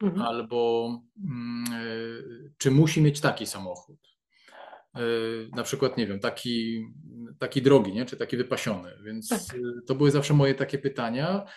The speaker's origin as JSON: {"language": "Polish", "town": "Stalowa Wola", "region": "Subcarpathian Voivodeship", "country": "Poland", "said": "ja pochodzę ze Stalowej Woli"}